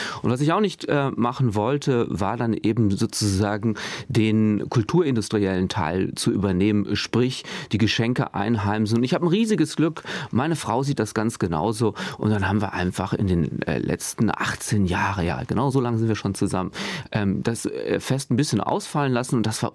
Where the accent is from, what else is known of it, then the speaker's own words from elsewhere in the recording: Bonn, North Rhine-Westphalia, Germany; Ja, vollkommen richtig. Ich bin Bonner.